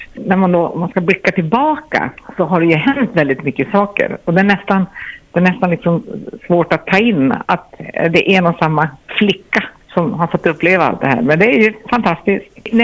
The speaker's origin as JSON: {"language": "Swedish", "region": "Norrbotten County", "country": "Sweden", "tie": "born or raised there", "lives_now": "Gothenburg, Sweden", "said": "det tror jag har kommit från min norrländska uppväxt."}